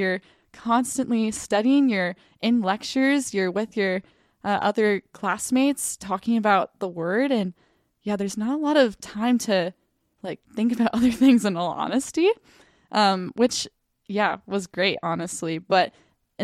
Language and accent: English; Bozeman, Montana, United States; also born or lived in South Korea; Some people back home call me … I've grown up in Bozeman, Montana. Fun fact about me, though, I was a military kid, so I traveled around the world growing up. First place I lived in was South Korea.